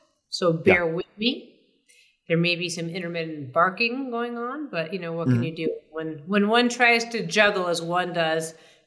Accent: Boston, Massachusetts, United States; but I grew up in Boston.

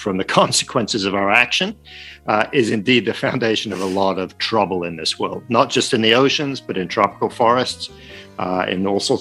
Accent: Paris, Île-de-France, France; I grew up in Paris and in France.

